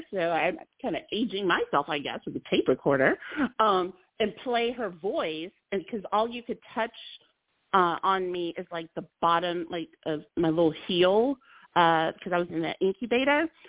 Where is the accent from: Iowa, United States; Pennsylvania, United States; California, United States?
Iowa, United States; born there; I was born in Iowa, y'all. Like, yes, there are black people in Iowa.